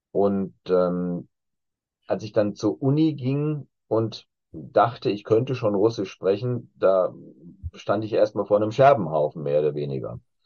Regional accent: Herford, North Rhine-Westphalia, Germany; ich habe meine Jugendzeit in Herford in Ostwestfalen verbracht und dann mein Studium in Bielefeld in Ostwestfalen

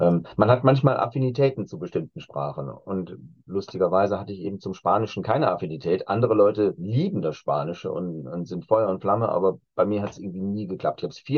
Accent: Herford, North Rhine-Westphalia, Germany; ich habe meine Jugendzeit in Herford in Ostwestfalen verbracht und dann mein Studium in Bielefeld in Ostwestfalen

